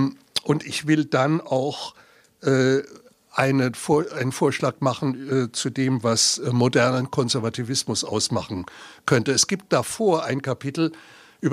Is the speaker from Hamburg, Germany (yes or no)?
no; Ludwigshafen, Rhineland-Palatinate, Germany; ich stamme ja aus Ludwigshafen, wie Sie gehört haben